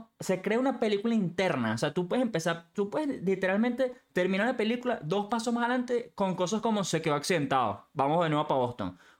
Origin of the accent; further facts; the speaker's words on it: Venezuela; moved away as an adult; now in New York, United States; Yo soy de Venezuela, me mudé a Nueva York a los 18 años.